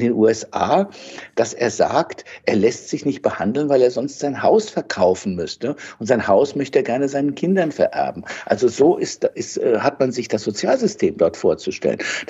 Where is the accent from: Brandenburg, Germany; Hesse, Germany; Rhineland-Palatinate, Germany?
Rhineland-Palatinate, Germany; Mainz; now in Berlin, Germany; Ich bin in Mainz, in Rheinland-Pfalz aufgewachsen und dann nach Berlin gegangen, schon in meinen 30ern war ich da.